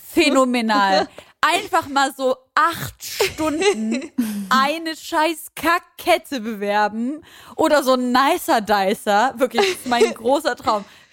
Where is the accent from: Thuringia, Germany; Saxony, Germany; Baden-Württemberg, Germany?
Saxony, Germany; Leipzig; Josi und ich kommen aus der gleichen Stadt. Wir kommen beide aus Leipzig.